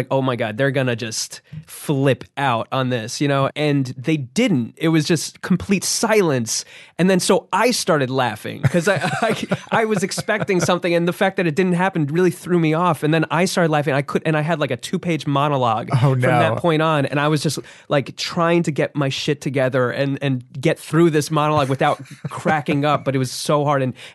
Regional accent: New Jersey, United States; I grew up in New Jersey

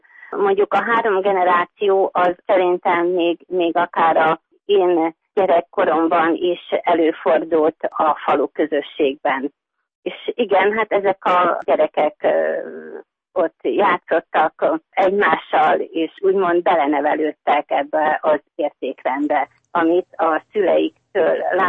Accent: Zakarpattia Oblast, Ukraine; Én egy kárpátaljai magyar nagyközségből származom, melyik vegyes felekezetű református és görögkatolikus kb. Fele-fele arányban.

